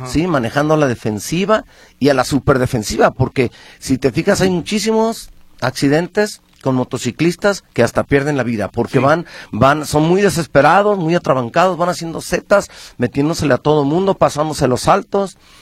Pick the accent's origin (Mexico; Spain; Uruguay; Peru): Mexico; Arandas, Jalisco; now in Guadalajara, Mexico; Fíjate que normalmente nosotros pues que somos de Arandas